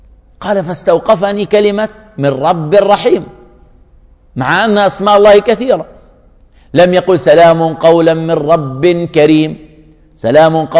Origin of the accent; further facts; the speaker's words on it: Jordan; وكان يعيش عندنا في الأردن